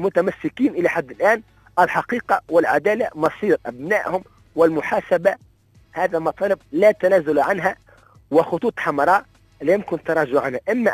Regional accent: Tunisia; نحن تونسيون، علينا أن نتعامل معنا كتونسيين

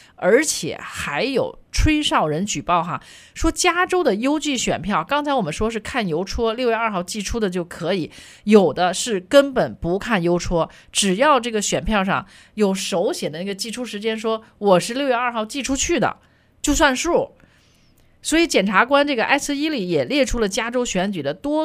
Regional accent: Australia; now in United States; 其实我作为一个澳洲人哈，我是特别的不能理解哈

